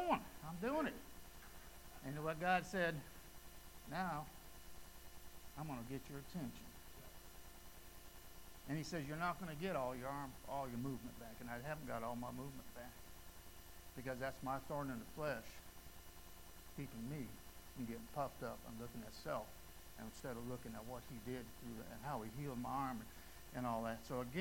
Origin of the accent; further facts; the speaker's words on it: North Carolina, United States; You know, we came from North Carolina, and we visit, you know, the churches we were a part